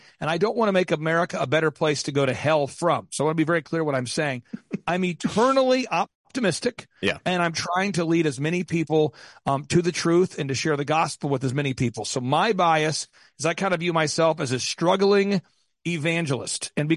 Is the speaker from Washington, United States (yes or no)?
no; Minnesota, United States; I grew up in Minnesota.